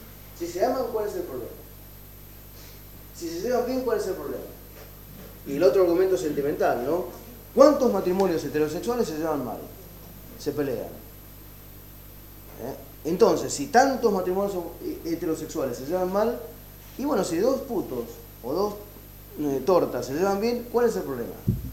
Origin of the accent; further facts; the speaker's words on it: Mendoza, Argentina; hablando con alguna gente en mi Mendoza natal, porque yo soy mendocino